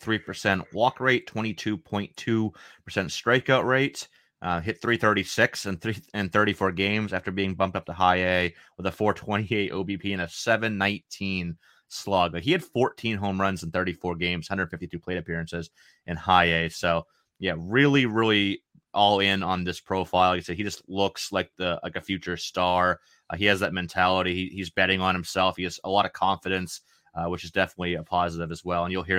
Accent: Maine, United States; I'm from Maine. I'm from Maine, so yeah, I'm used to the cold weather.

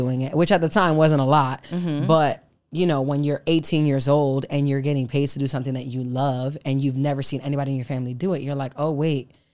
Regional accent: New York, United States; moved away as an adult; now in Los Angeles, United States; I moved to LA at 22 from New York, because I'm from New York.

